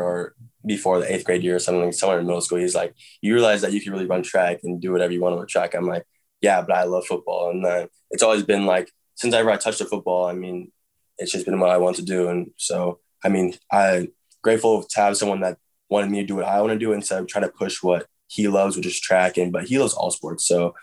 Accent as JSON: {"language": "English", "region": "Washington", "country": "United States", "tie": "born or raised there", "said": "Like I grew up in Washington, but that doesn't mean I owe anything to Wazoo or UW to go there"}